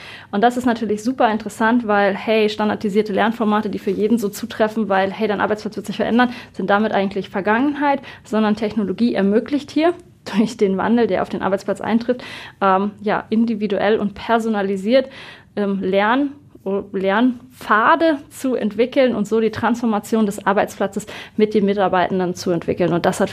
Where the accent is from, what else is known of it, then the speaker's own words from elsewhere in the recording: Northern Germany, Germany; Ich komme aus dem Norden. Ich habe jetzt schon gesagt, ich habe einen super großen Wasserbezug, eigentlich Timmendorfer Strand.